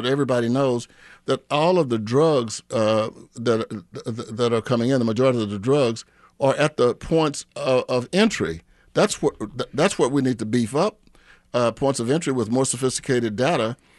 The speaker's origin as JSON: {"language": "English", "region": "Texas", "country": "United States", "tie": "born or raised there", "said": "Yeah, I was born and raised in Texas. All my family is there, probably … down there."}